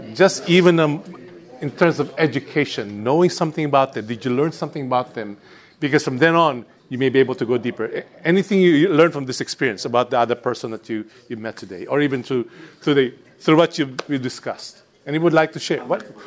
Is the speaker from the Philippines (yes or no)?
yes; Philippines; I'm from the Philippines.